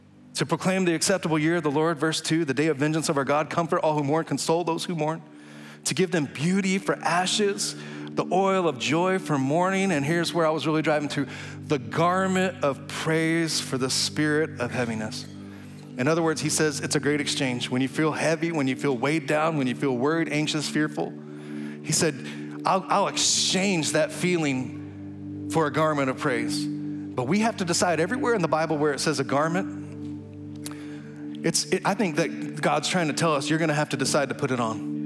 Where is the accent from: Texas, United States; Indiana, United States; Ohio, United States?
Texas, United States; when I was a kid growing up in the Texas Panhandle, I didn't have a smartphone.